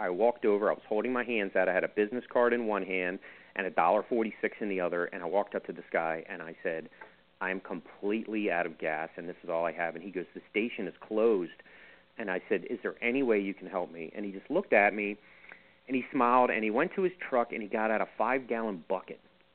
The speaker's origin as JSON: {"language": "English", "town": "Kearney", "country": "United States", "tie": "born or raised there", "said": "I drew an aerial map of our neighborhood that I grew up in Kearney"}